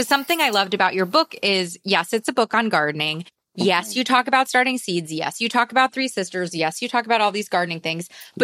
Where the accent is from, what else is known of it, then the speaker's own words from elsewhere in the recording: New York City, New York, United States; I love New York City. I'm a New Yorker through and through